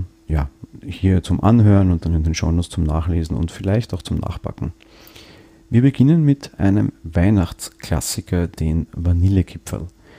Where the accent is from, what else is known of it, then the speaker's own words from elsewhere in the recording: Vienna, Austria; ich komme aus Wien und Wienern sagt man ja durchaus nach, ganz gut backen zu können.